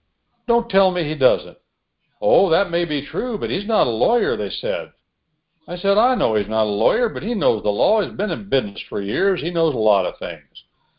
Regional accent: United States; So I said, I'm an American. I'll just write a letter.

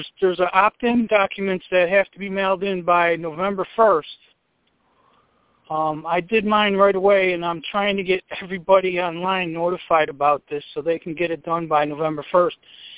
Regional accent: New York, United States; I'm from New York, near Buffalo.

